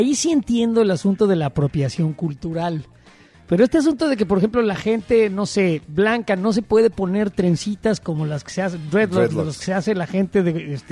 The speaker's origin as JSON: {"language": "Spanish", "country": "Mexico", "said": "porque somos mexicanos"}